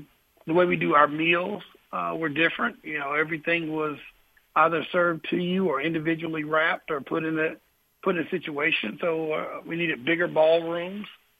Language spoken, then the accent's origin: English; South Carolina, United States; born or raised there